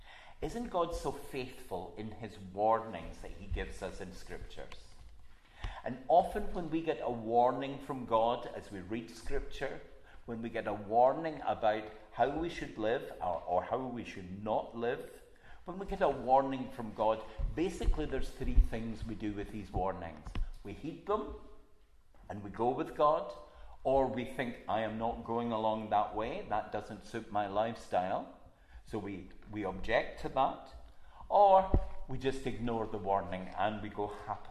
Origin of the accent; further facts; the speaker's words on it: Glasgow, Scotland, United Kingdom; because I'm a Glaswegian, they would have thought that notice was for you and for all Glaswegians